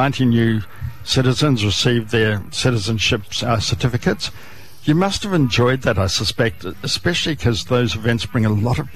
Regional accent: New Zealand; now in Australia; because I grew up in New Zealand

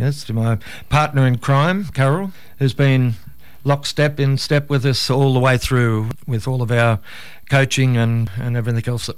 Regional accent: Newcastle, New South Wales, Australia; also born or lived in Denman / Aberdeen / Armidale; No, no, I'm a Novocastrian. I was born in Newcastle at Waratah Mater Hospital.

